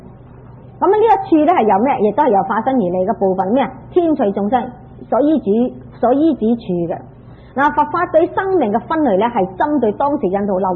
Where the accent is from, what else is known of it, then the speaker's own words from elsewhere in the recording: China; 我哋中国人冇呢啲噶嘛，系嘛？我哋中国人冇所谓色界、无色界呢啲嘢。